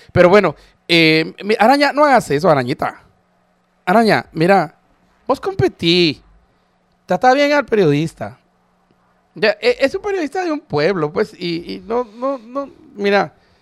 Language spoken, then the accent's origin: Spanish; Chimaltenango, Guatemala; En mi pueblo son impresentables todos los candidatos, vos. Es de verlos, es una vergüenza ajena que me da por mi pueblo, por Chimaltenango.